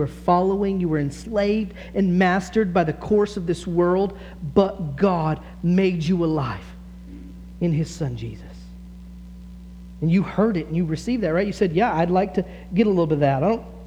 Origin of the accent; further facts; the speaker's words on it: Texas, United States; Like, I grew up in Texas where there wasn't a lot of wind